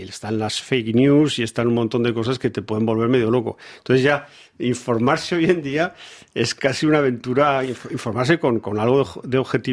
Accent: Spain

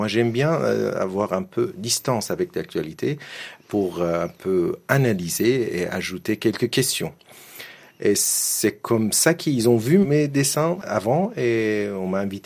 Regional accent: Iran; French is a second language; l'Iran parce que c'est mon pays natal, c'est mon pays où j'ai vécu et j'ai des histoires, j'ai ma famille. Je suis attaché à l'Iran

